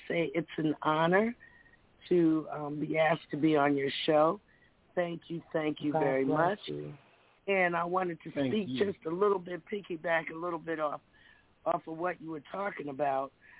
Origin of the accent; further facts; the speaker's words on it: Cincinnati, Ohio, United States; I'm from there. You know … all the groups and King Records, all the groups from down there.